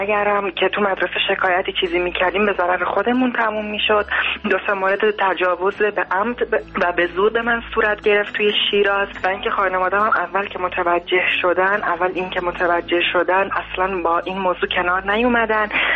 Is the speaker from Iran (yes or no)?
yes; Iran; moved away; تنها دلیل من که از ایران اومدم بیرون به خاطر اینکه آزار و اذیت از طرف مردم میشدم،